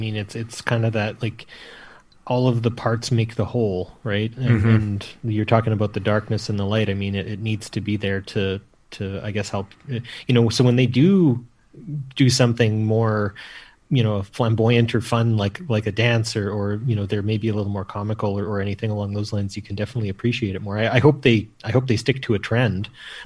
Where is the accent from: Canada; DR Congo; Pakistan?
Canada; I'm from Canada, Shashank's from India, and our friend Jamie's from Australia.